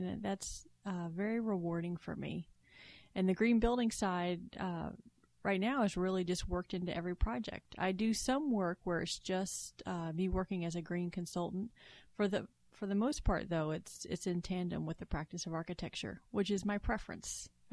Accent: Virginia Beach, Virginia, United States; And I grew up in Virginia Beach. So environment, we were probably a mile off the beach. And it was right on the Chesapeake Bay

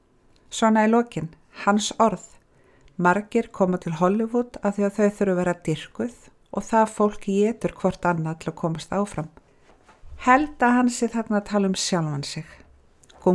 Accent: Hornafjörður, Eastern Region, Iceland; ég fætt og upp alinn á Hornafirði

